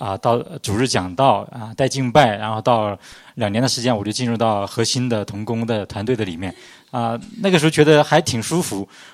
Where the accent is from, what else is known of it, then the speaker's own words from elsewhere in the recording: Northeast China, China; 他是在广东人，我是东北人我们都不太适应上海那边